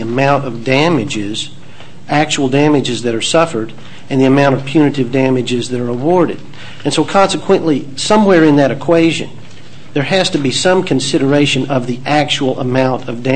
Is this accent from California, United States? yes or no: no; Amarillo, Texas, United States; I'm from Amarillo.